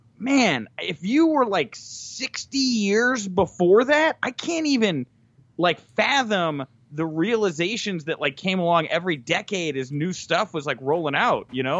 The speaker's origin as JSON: {"language": "English", "town": "Houston", "region": "Texas", "country": "United States", "said": "And I am also from the Houston area."}